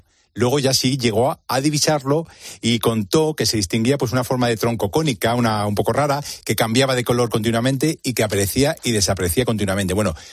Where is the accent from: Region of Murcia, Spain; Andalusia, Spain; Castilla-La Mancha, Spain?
Castilla-La Mancha, Spain; si no tenemos ninguna montaña por allí, que yo soy manchego.